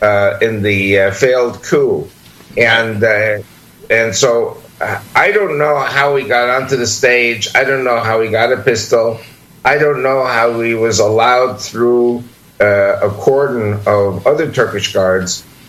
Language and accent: English; New York City, New York, United States; I'm from New York.